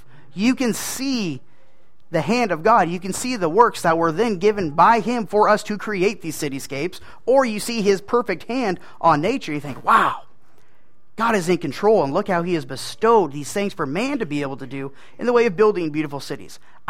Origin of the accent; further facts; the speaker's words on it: Oregon, United States; I grew up in Coos County, Oregon. Tiny, there's nothing down there. It's a logging community, pretty much the entire county.